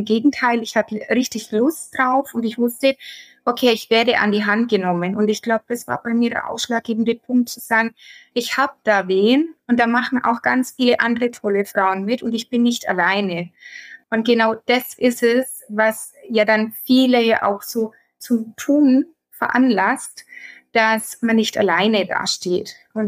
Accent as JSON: {"language": "German", "region": "Bavaria", "country": "Germany", "said": "ich komme aus Mittelfranken bei Nürnberg und ich bin Dreifachmama. Ich bin 34 Jahre"}